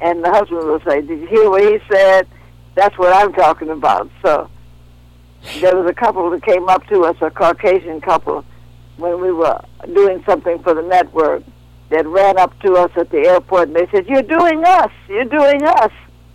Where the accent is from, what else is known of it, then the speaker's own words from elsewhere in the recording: Chicago, Illinois, United States; And, of course, I come from Chicago, so it was very familiar. The neighborhood was very familiar.